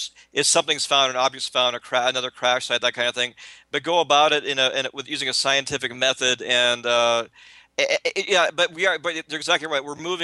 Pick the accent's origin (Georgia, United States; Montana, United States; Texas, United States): Montana, United States; It was common speak within our immediate family growing up in Montana.